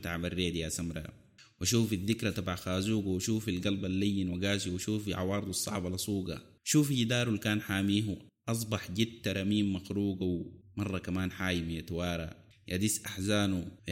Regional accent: Sudan; moved away as an adult; أنا من طلعت من السودان

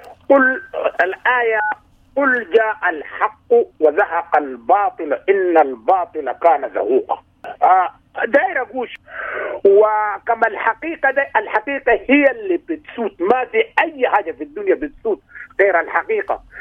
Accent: Sudan; إحنا شعب سوداني واحد

